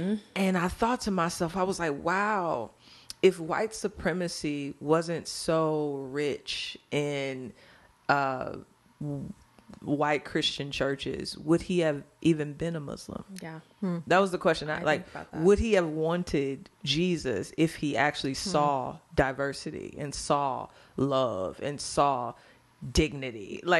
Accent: St. Louis, Missouri, United States; I'm from St. Louis.

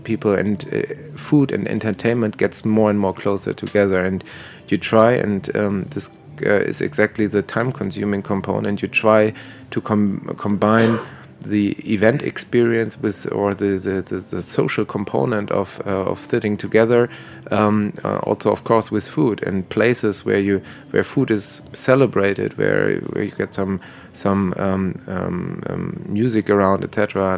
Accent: Düsseldorf, North Rhine-Westphalia, Germany; English is a second language; basically in my hometown, Düsseldorf, there's the biggest Japanese group outside from or in Germany

